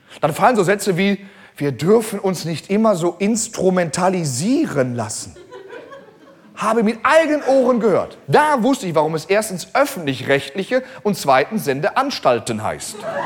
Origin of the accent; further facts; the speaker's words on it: Gelsenkirchen, North Rhine-Westphalia, Germany; Hör mal, ich kenne dies Wort nicht, ich komme aus Gelsenkirchen.